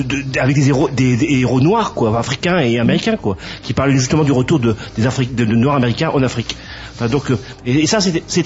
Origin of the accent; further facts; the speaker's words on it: Geneva, Switzerland; Je suis de Genève donc Genevois voilà quoi.